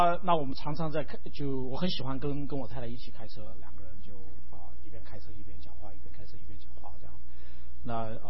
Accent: China; 因为他是从台湾来，我是从大陆来

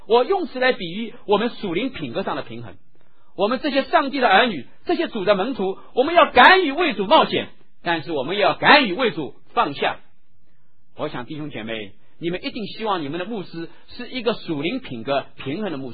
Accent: Shanghai, China; 我不知道我们上海人说毛脚女婿

